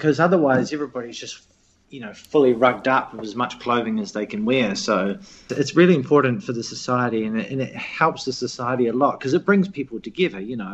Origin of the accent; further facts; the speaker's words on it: Christchurch, Canterbury, New Zealand; now in Iceland; I mean, I grew up in Christchurch, and we used to have really nice pure water there, so.